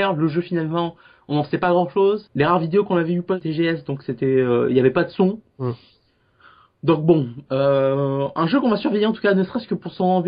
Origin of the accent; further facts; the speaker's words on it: Paris, Île-de-France, France; je suis parisien, donc je suis chauvin